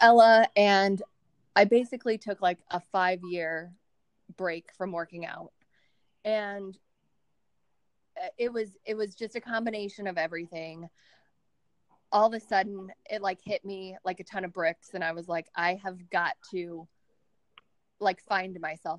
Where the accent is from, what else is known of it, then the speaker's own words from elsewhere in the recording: Colorado, United States; now in Frederick, United States; Okay, I am from Colorado originally, and I've been in Maryland and Virginia for, well, since like 2002, and I own a salon in downtown Frederick